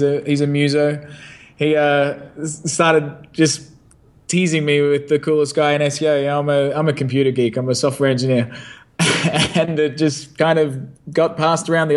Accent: Australia; moved away as an adult; now in London, United Kingdom; So yeah, I grew up in Australia, studied in Australia, and pretty much as soon as university finished, I went world traveling. I moved to London

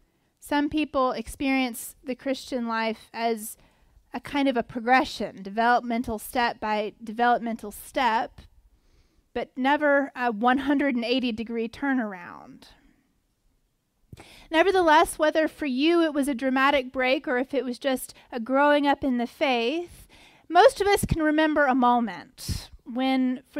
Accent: the South, United States; I think especially growing up in the South, although I've never grown up anywhere else

